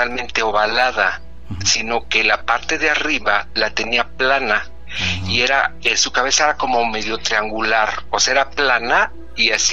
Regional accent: Mexico City, Mexico; now in Querétaro, Mexico; Yo soy de la Ciudad de México, pero llevo aquí en Querétaro viviendo 8 años.

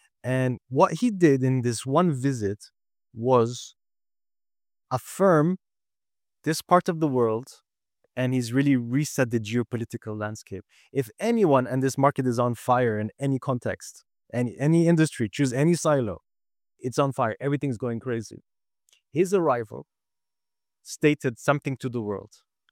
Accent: Cyprus; because I'm from Cyprus

